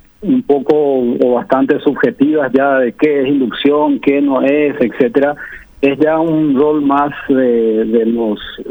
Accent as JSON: {"language": "Spanish", "country": "Paraguay", "said": "como paraguayos"}